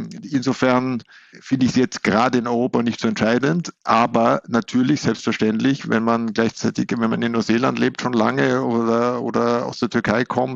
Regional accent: Vienna, Austria; now in Hamburg, Germany; Sage ich immer Wien.

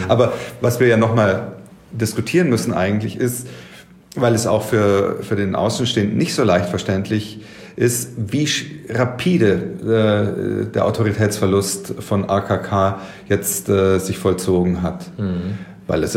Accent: Bavaria, Germany; Ich komme ja ursprünglich aus Bayern

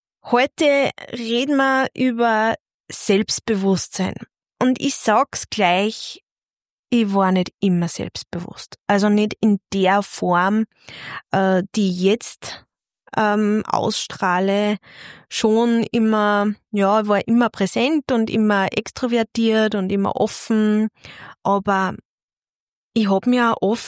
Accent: Bad Ischl, Upper Austria, Austria; now in Linz, Austria; Wir sind 2009, sind wir vom Salzkammergut, weil ich bin ja gebürtig aus Bad Ischl, und da sind wir 2009 in die Stadt gezogen, nach Linz.

